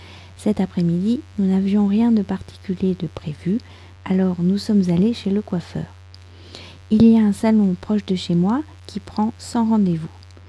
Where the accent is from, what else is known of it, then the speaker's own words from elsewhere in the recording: France; je suis française, j'habite près de Paris